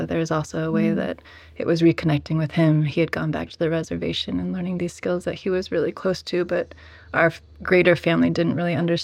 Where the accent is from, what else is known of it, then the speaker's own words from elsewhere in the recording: Colorado, United States; I was interested in extreme conditions of the body, weightlessness, high altitude growing up in Colorado.